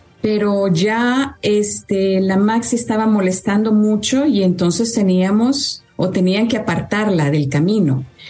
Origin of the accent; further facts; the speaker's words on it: Honduras; en su momento tuvimos la esperanza como hondureños de que las cosas podían mejorar